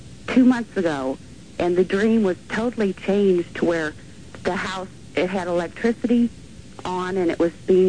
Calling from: Granite City, Illinois, United States; Granite City, Illinois.

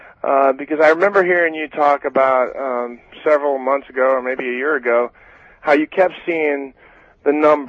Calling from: St. Louis, Missouri, United States; St. Louis, Missouri.

